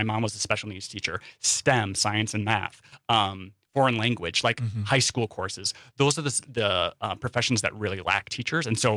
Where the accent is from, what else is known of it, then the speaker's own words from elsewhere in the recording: Wisconsin Rapids, Wisconsin, United States; I'm from Wisconsin Rapids in rural Wisconsin.